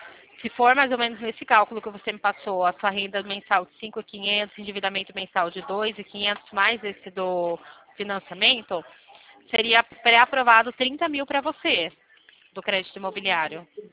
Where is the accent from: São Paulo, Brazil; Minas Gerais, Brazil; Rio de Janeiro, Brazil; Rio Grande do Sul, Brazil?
São Paulo, Brazil; Limeira; Eu sou aqui de Limeira, interior de São Paulo.